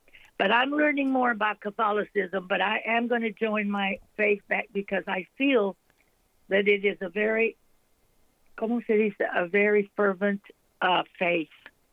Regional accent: Venezuela; now in Ingram, United States; Yes, I live in Ingram, Texas, near San Antonio. I'm from Venezuela

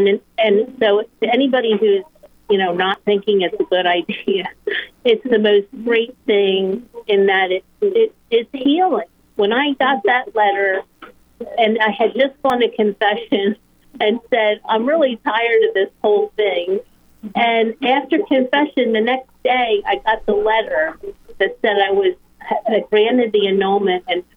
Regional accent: New Jersey, United States; from Southern Jersey, Camden Diocese

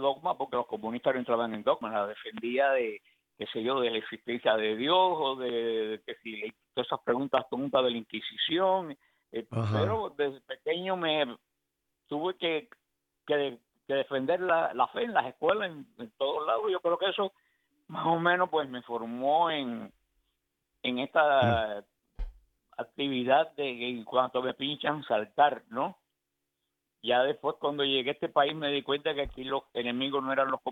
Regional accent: Cuba; Mi familia, una familia muy católica, y yo nací en la Cuba comunista

